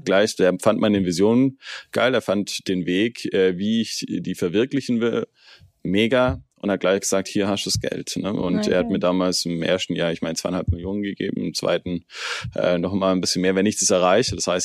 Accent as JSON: {"language": "German", "town": "Rottweil", "region": "Baden-Württemberg", "country": "Germany", "also_born_or_lived": "San Francisco", "said": "am liebsten natürlich in Rottweil, da wo ich herkomme"}